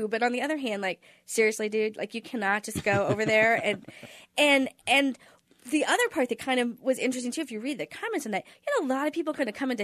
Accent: Kansas, United States; I mean, they know I'm from Kansas.

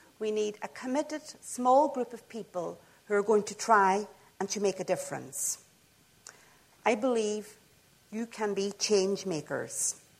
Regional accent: Ireland; And as an Irish person, we are famous for telling stories

